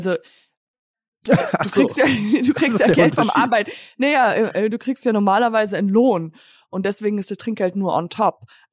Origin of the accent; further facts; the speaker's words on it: Germany; ich bin Deutsche.